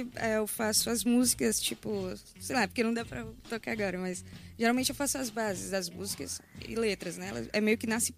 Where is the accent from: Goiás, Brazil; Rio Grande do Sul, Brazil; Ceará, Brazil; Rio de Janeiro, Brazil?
Ceará, Brazil; Fortaleza; now in São Paulo, Brazil; Nós somos de Fortaleza, né? A banda se originou aqui em Fortaleza, Ceará, em 2004.